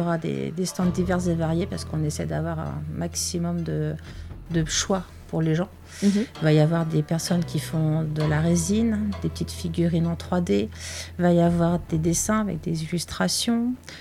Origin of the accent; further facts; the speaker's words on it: Île-de-France, France; now in Orne, France; nous, à la base, on vient du 93, on vient d'Île-de-France, et on cherchait à déménager parce qu'on avait marre d'être là-bas